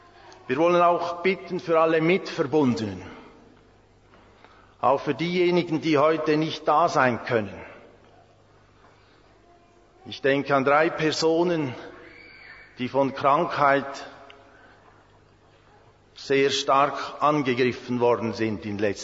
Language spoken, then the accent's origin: German; Switzerland; Bei uns in der Schweiz sagt man